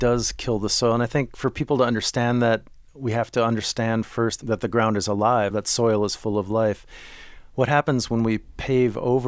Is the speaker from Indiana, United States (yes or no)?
no; Minneapolis, Minnesota, United States; born or raised there